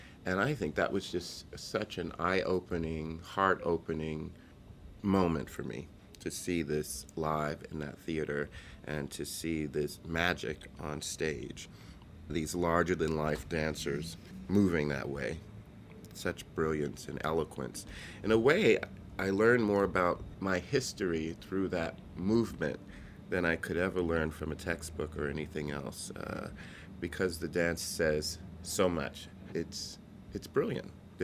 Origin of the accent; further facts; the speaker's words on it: Miami, Florida, United States; young child growing up in Miami, and we were bused to Miami Beach, Jackie Gleason Performing Arts Center, to see a mini performance